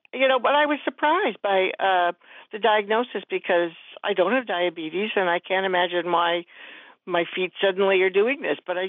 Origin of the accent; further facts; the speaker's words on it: Florida, United States; I grew up in Florida